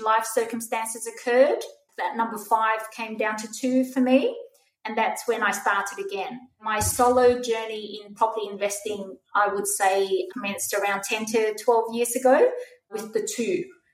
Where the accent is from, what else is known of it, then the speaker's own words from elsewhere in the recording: Sydney, New South Wales, Australia; So I'm from Sydney. So that was in the western suburbs of Sydney.